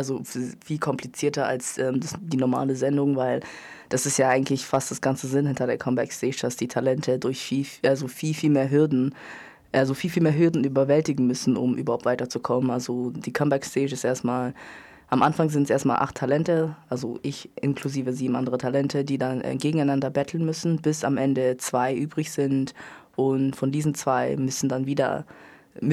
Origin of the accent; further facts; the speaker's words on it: Cameroon; Also ich wurde ja in Kamerun geboren und bin dort aufgewachsen